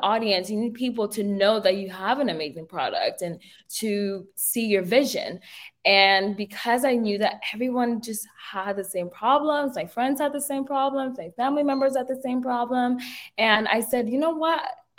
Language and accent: English; San Francisco, California, United States; I'm from San Francisco.